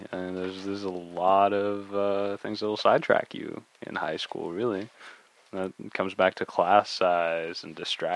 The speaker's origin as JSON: {"language": "English", "country": "United States", "said": "As an American, you know, I really feel like I have no culture."}